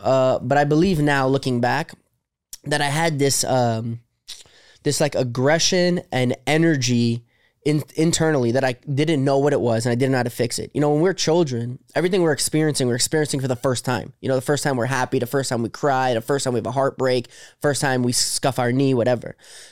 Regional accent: New Jersey, United States; born there; moved away as an adult; also born or lived in New York City / South Florida; now in Los Angeles, United States; I was born in Jersey. I lived in New York City for like as a young adult. Then I lived in South Florida for 8 years. And now I live in LA and Vegas.

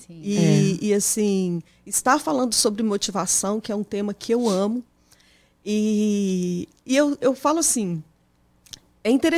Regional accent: Timóteo, Minas Gerais, Brazil; now in United States; Eu sou de Timóteo, Minas Gerais.

